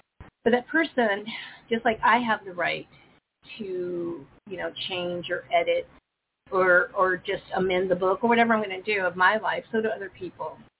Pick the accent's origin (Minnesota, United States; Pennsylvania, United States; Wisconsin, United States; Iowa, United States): Iowa, United States; They even use for me, because I'm from Iowa, so, you know, the cornfields